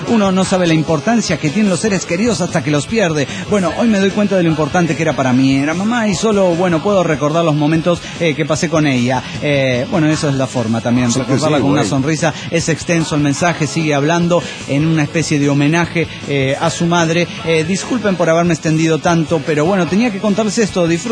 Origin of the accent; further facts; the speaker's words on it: Bolivia; Lamentablemente en mi país, desde que Evo Morales empezó hace 7 años su proceso de cambio